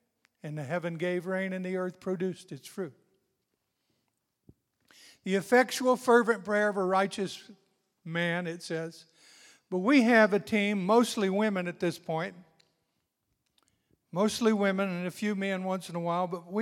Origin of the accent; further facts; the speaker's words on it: Scotland, United Kingdom; And so I'm Scottish. My wife is English.